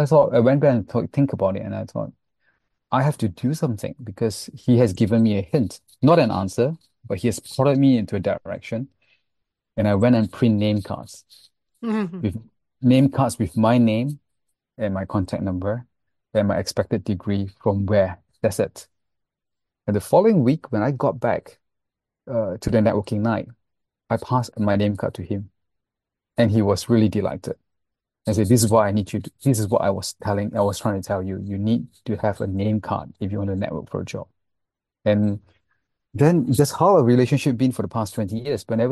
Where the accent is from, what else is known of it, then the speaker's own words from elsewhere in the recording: Singapore; because I was actually from Singapore, Malaysia, and I graduated from Singapore, and I came out here looking for a job.